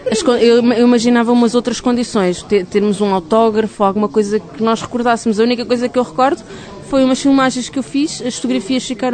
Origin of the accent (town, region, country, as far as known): Portugal